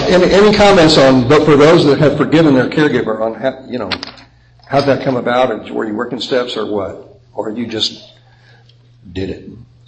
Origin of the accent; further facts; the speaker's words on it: Pueblo, Colorado, United States; I'm from Pueblo, Colorado.